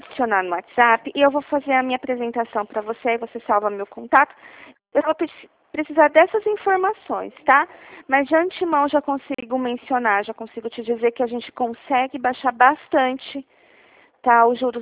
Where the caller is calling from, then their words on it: Dracena, São Paulo, Brazil; aqui de Dracena, tá? Interior de São Paulo.